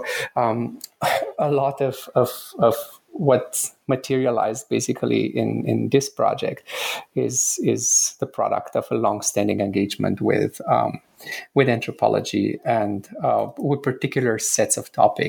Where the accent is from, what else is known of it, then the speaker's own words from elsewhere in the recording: Romania; English is a second language; moved away as an adult; now in Canada; I am originally from Romania. My parents and I immigrated to Canada just after I finished high school. I actually had started college in Romania at University of Transylvania.